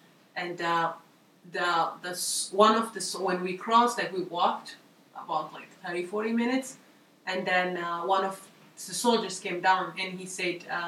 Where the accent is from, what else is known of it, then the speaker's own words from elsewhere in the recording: Ethiopia; English is a second language; We're from Ethiopia too.